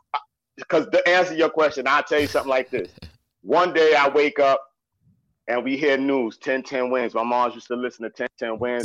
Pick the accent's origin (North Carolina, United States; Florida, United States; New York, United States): New York, United States; New York City; But I was from the East New York.